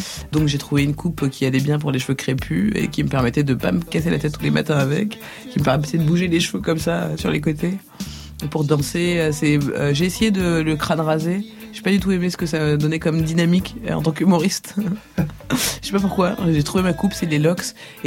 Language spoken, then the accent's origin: French; Clichy, Île-de-France, France; also born or lived in Sarthe / Picardy; Je suis né à Clichy. Je suis né à Clichy dans le 92. Pas très loin de Paris, du coup. Et j'ai fait pratiquement toute ma vie en France, que ce soit en région parisienne ou beaucoup à la campagne aussi, dans la Sarthe, en Picardie.